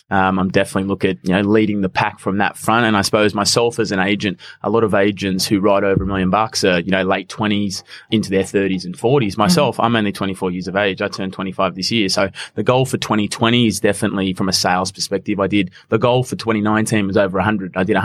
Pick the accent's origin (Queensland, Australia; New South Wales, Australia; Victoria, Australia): New South Wales, Australia; Cronulla; I'm a Shire boy originally. I come from Cronulla, Alfords Point, Menai Way.